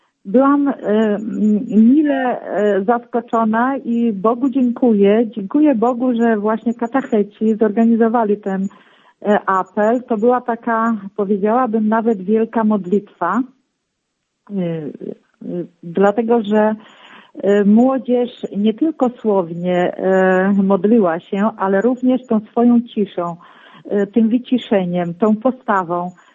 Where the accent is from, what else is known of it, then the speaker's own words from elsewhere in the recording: Lublin, Lublin Voivodeship, Poland; ja pochodzę z Lublina. … ja jestem pracownikiem szkoły